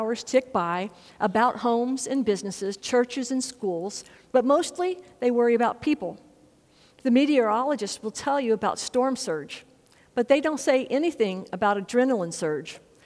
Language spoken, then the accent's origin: English; Lake Charles, Louisiana, United States; See, Lake Charles, Louisiana is my hometown.